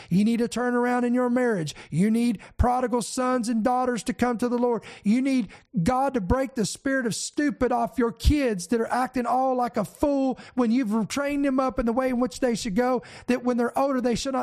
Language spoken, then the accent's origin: English; Kentucky, United States; he had two grandparents that lived right across the street from my parents that I grew up with in Kentucky